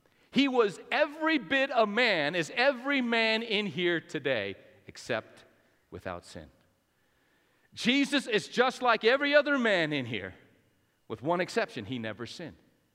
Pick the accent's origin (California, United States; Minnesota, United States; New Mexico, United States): New Mexico, United States; Albuquerque; And I remember, you know, growing up in New Mexico, my dad worked for Coors Maloof. And he would have these jackets that he would wear, you know, as the general manager for Coors there in Albuquerque.